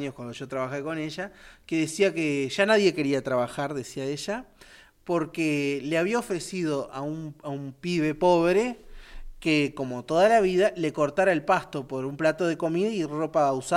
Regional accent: Colonia, Uruguay; Yo que vengo de Colonia

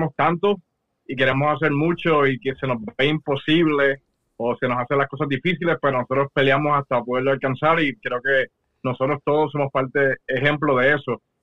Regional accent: Juncos, Puerto Rico; Yo crecí y empecé en Valenciano, en Juncos, en una escuela pública llamada Pedro Rivera Molina.

